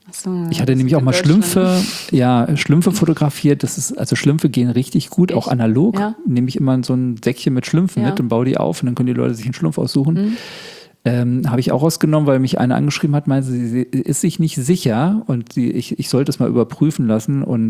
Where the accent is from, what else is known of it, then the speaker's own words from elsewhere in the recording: Berlin, Germany; born there; Also ich wollte immer wieder nach Berlin zurück. Also ich bin in Berlin geboren